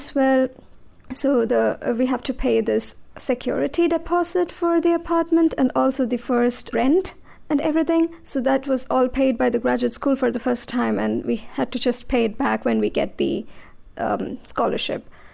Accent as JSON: {"language": "English", "country": "India", "said": "I'm from India"}